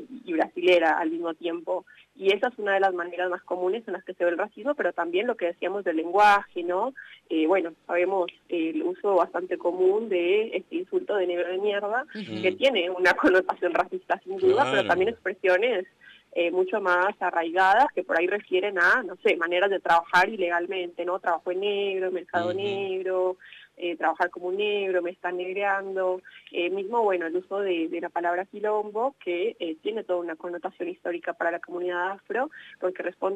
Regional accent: Colombia; moved away; yo soy una persona migrante, pongo un poco ahí el contexto, ¿no? Como para hablar de estas dos experiencias. Soy de Colombia

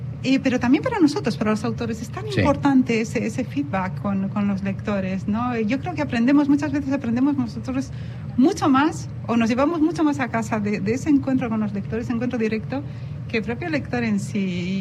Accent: Germany; yo como alemana o medio alemana, pues para mí el referente también es la feria de Frankfurt

